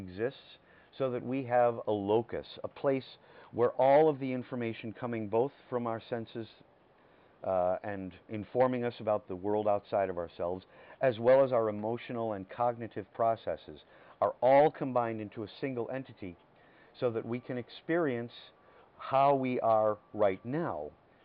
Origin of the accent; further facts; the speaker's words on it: Michigan, United States; born there; now in San Francisco, United States; No. I was born in Michigan, southeast Michigan.